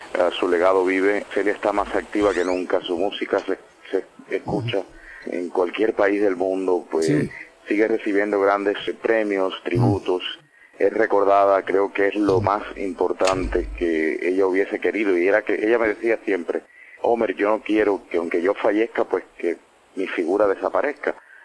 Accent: Vertientes, Camagüey, Cuba; Nací en Cuba, en Camagüey. Vertientes Camagüey, Cuba.

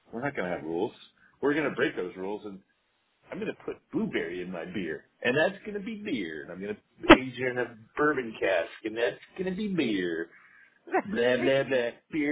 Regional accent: Philadelphia, Pennsylvania, United States; You can be in Erie, Pennsylvania, or my hometown of Philadelphia.

